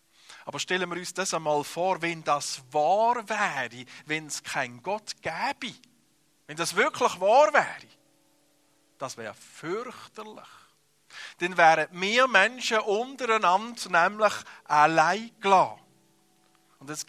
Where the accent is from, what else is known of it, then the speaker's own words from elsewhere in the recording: Appenzell, Switzerland; Ich bin im Appenzellerland aufgewachsen. Würde man mir ja nicht geben, von der Länge her. Aber der Grund ist, weil meine Mutter eine Bernerin ist. Und ich bin in einer grossen Familie aufgewachsen, vor allem im Mannenhaushalt.